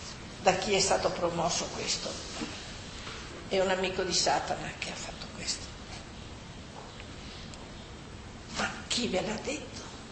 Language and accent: Italian; Milan, Lombardy, Italy; born there; also born or lived in Fano; Io sono nata a Milano, perciò mi sento lombarda, no? Anche se sono vissuta poi a Fano.